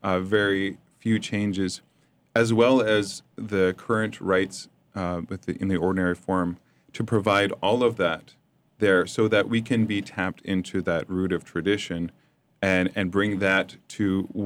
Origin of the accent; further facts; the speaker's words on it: Canada; Actually, no, I'm from Canada.